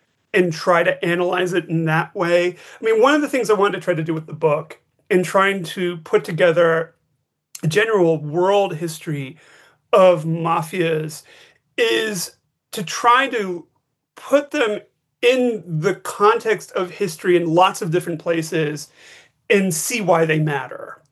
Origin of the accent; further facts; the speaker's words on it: New York City, New York, United States; now in California, United States; so it's not just the fact that I come from New York, although I've lived more than half of my life here in California, but it's the fact that it's a big part of the place, the neighborhood where my family's from, where I grew up